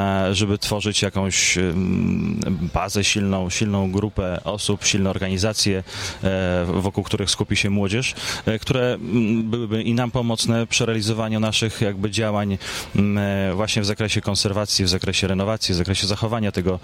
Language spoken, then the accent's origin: Polish; Lviv, Lviv Oblast, Ukraine; moved away as an adult; now in Poland; urodziłem się w Lwowie, skończyłem polską szkołę, wyjechałem.